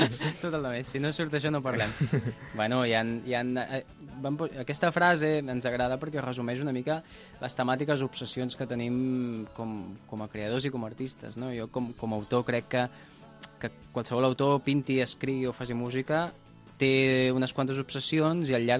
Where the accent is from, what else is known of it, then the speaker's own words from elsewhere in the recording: Catalonia, Spain; El mar té una importància indubtable per nosaltres, que venim del Maresme.